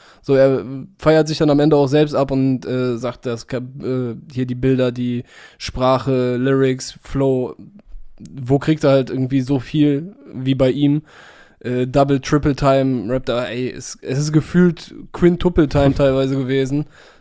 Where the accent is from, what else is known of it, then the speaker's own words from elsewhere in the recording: Cologne, North Rhine-Westphalia, Germany; wir kommen aus Köln.